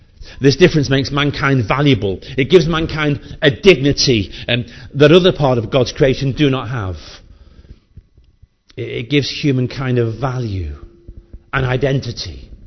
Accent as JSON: {"language": "English", "region": "North West England", "country": "United Kingdom", "said": "It's because we're from South Cheshire, you see, that's what we do."}